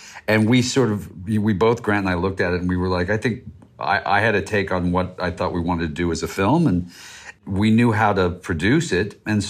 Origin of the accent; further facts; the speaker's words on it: Augusta, Kentucky, United States; He was in my hometown of Augusta, Kentucky.